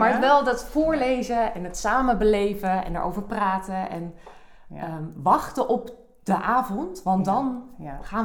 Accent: Werkhoven, Utrecht, Netherlands; Ik kom uit Werkhoven en in Werkhoven heb je Jong Nederland.

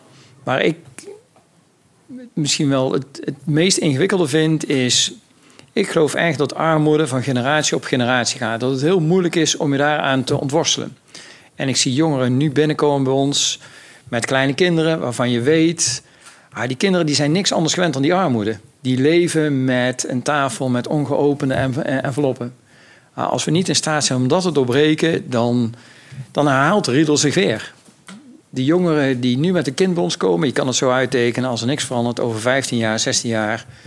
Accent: Eindhoven, North Brabant, Netherlands; Ik ben geboren Eindhovenaar en heel veilig opgegroeid.

